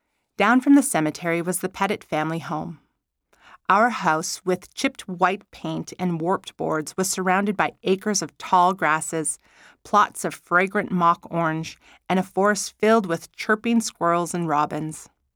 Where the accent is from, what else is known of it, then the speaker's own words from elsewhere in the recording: Oregon, United States; I was born on the Grande Ronde Indian Reservation, just over 30 miles west from the state capital in Salem, Oregon. I had lived there all my life.